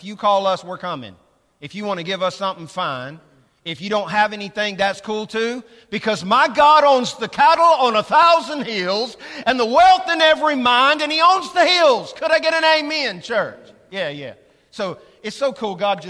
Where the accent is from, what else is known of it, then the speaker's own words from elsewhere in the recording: United States; I grew up in Poole's Mobile Manor Trailer Park. I'm a trailer park kid.